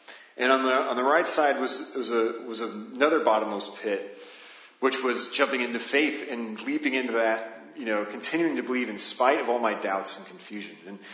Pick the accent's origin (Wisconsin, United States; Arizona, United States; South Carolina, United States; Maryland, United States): Arizona, United States; I'm from Arizona. I grew up there.